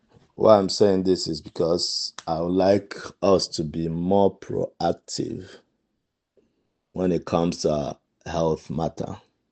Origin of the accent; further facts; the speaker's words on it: Nigeria; I am 51 years old. I'm from Africa, Nigeria.